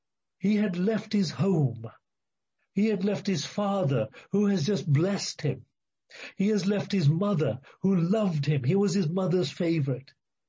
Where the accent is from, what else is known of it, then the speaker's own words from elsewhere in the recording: Clevedon, South West England, United Kingdom; I was born in Clevedon. All my family are in Clevedon. They're all Christians.